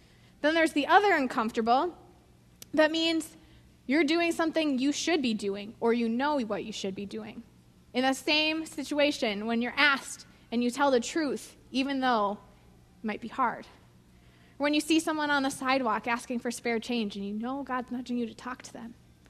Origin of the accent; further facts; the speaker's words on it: Minnesota, United States; See, I grew up in Minnesota.